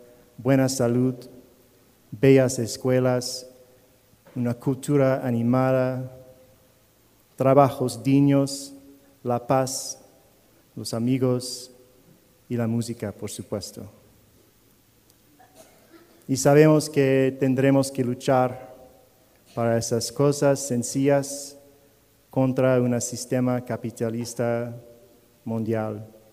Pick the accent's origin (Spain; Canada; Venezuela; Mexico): Canada; Spanish is a second language; En mi pueblo, en Canadá, y mi familia también